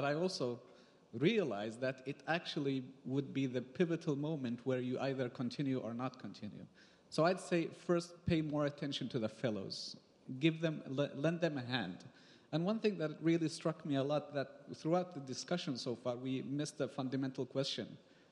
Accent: Yemen; And I come from Yemen, a country that's been suffering a lot recently

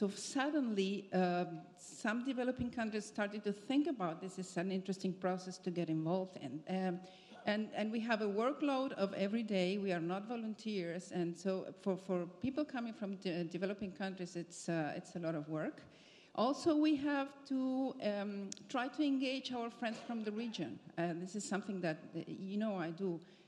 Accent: Argentina; English is a second language; I'm from Argentina.

